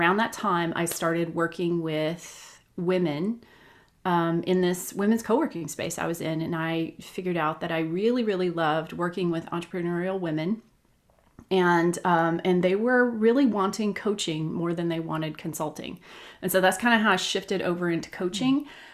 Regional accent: Alabama, United States; like I am originally from Alabama, which has its own interesting, like cultural, like milieu in there, like the soup that I came from.

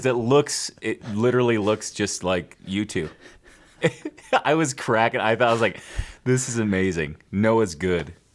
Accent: Illinois, United States; I grew up in Illinois, in the Midwest.

